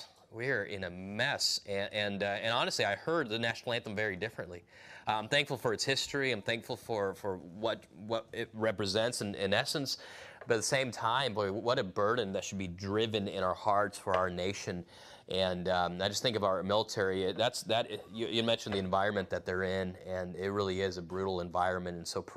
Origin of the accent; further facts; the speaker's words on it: California, United States; also born or lived in South America; I grew up in California for the most part. I was born in California, and when I was a year old, I lived in South America for a few years until I was about five.